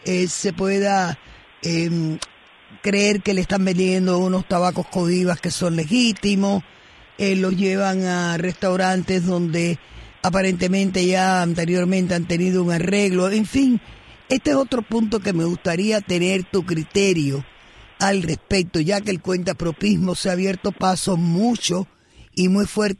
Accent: Cuba; como cubanos

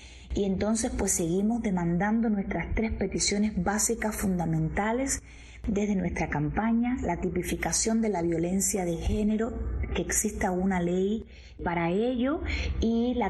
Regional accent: Cuba; mujeres fuertes de Cuba, que somos miembros de la Red Femenina y de la Alianza Cubana por la Inclusión

